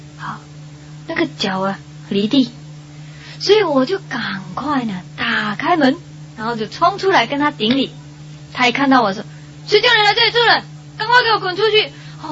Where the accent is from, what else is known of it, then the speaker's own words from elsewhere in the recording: Taiwan; 我, 我说我从台湾来